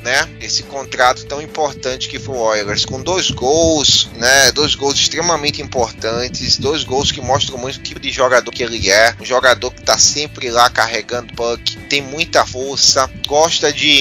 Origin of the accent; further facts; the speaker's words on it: Northeast Region, Brazil; accent: Nordeste; Aqui no Nordeste também a gente tem um sotaque muito forte. Tem algumas palavras que a gente puxa muito, como arretado, menino, né? A gente tem um sotaque bem diferente